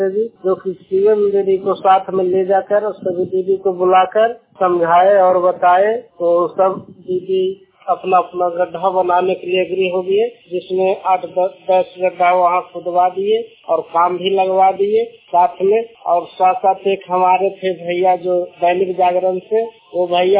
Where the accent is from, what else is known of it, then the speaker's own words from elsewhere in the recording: Bihar, India; मैं नालंदा जिला का रहने वाला हूँ, अरनौत प्रखंड से लखनियावा पंचायत में गंगा गांव है